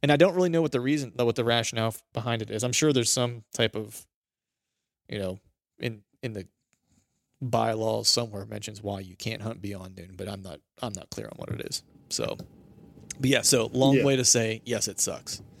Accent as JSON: {"language": "English", "region": "Pennsylvania", "country": "United States", "tie": "born or raised there", "said": "And I grew up in Pennsylvania, so I'm allowed to, too."}